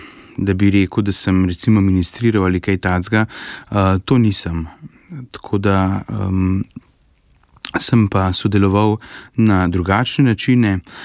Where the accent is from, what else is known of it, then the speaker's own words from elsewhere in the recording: Tržič, Upper Carniola, Slovenia; prihajam iz Župnije Tržič-Bistrica in pri nas doma sem odraščal skupaj s starejšo sestro, starimi starši in starši